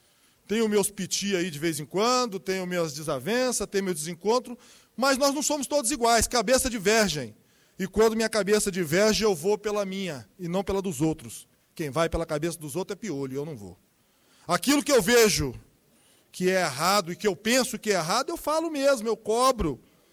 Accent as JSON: {"language": "Portuguese", "town": "Sobradinho", "region": "Federal District", "country": "Brazil", "tie": "born or raised there", "said": "eu sou nascido e criado em Sobradinho"}